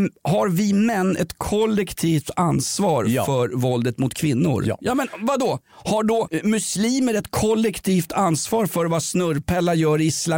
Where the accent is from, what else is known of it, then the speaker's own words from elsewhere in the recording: Sweden; och jag är uppväxt i Sverige på 1970-talet.